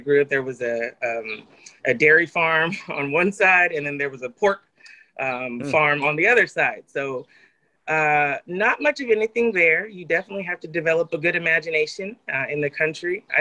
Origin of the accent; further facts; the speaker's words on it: California, United States; I grew up in the Central Valley. I think a lot of times when people hear about California, they hear about Los Angeles and maybe San Francisco.